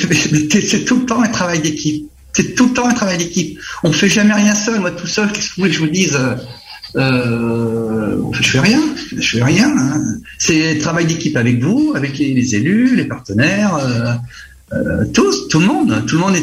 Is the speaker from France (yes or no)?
yes; Angoulême, Nouvelle-Aquitaine, France; Je suis né à Angoulême, j'ai été élevé à Vendel.